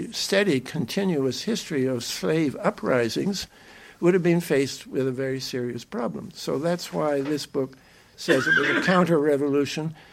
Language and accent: English; Canada; But I personally, as a Canadian, I feel I've been surveilled for quite some time by this government.